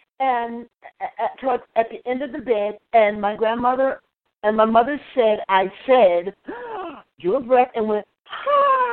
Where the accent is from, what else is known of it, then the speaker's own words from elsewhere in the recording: Brooklyn, New York, United States; also born or lived in North Carolina; Yes, actually grew up in New York, Crown Heights, Park Slope, Brooklyn.